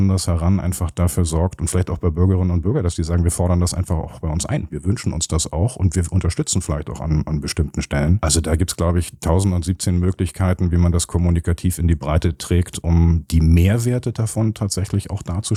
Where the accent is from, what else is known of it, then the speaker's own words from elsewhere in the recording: Berlin, Germany; born there; als gebürtiger Berliner